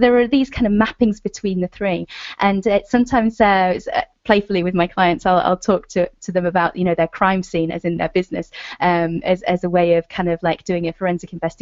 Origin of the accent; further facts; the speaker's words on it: United Kingdom; I'm from the UK.